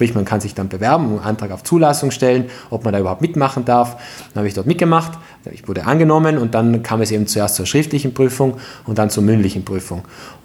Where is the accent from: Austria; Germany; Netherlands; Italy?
Italy; Bolzano, Trentino-Alto Adige; Direktor vom Naturmuseum Südtirol in Bozen und komme aus Bozen.